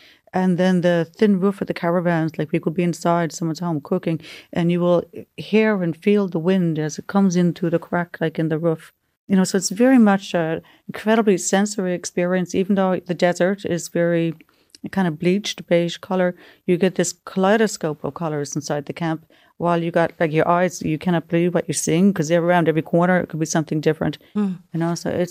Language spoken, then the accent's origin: English; St. John's, Newfoundland and Labrador, Canada; I'm from St. John's, Newfoundland